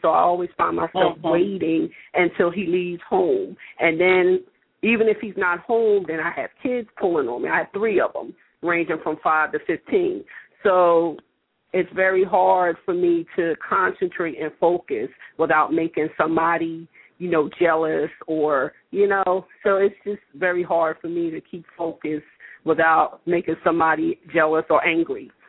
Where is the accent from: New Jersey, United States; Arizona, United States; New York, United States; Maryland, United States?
New Jersey, United States; Sicklerville; I'm from Sicklerville, New Jersey.